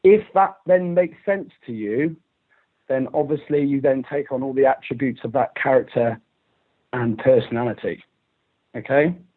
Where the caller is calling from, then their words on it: Gloucester, South West England, United Kingdom; I'm calling from Gloucester.